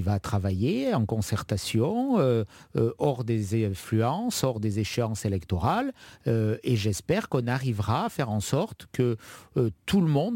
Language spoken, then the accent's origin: French; Nice, Provence-Alpes-Côte d'Azur, France; born there; je suis né à Nice, j'aime ma ville, je veux le meilleur pour elle.